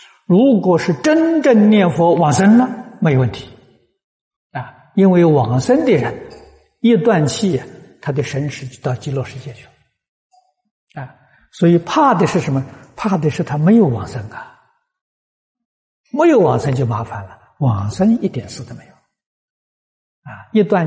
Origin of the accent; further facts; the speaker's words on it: China; 呼吸停止了，我们中国人讲灵魂呢，走了没了？